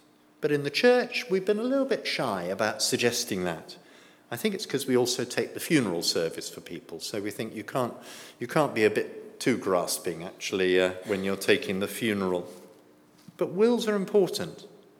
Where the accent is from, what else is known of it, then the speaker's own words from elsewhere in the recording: United Kingdom; because we're British after all, aren't we?